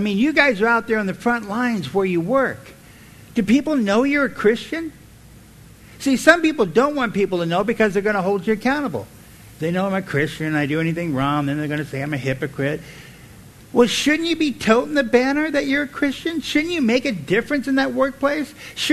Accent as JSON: {"language": "English", "region": "California", "country": "United States", "said": "I said, \"Yeah, I'm from California. I just came here.\""}